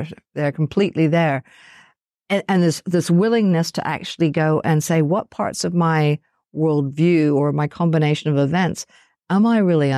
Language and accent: English; Tasmania, Australia; Because when I come from Tasmania